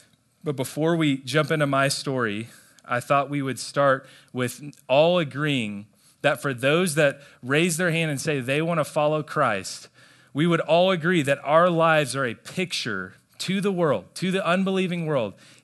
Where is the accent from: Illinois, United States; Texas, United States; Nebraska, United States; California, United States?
Texas, United States; Plano; I grew up in Plano, Texas, right down the road. And I grew up in the church.